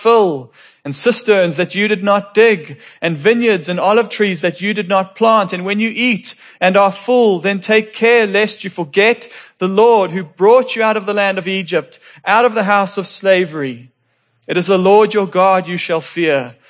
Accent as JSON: {"language": "English", "town": "Johannesburg", "region": "Gauteng", "country": "South Africa", "tie": "born or raised there", "said": "We grew up in Joburg."}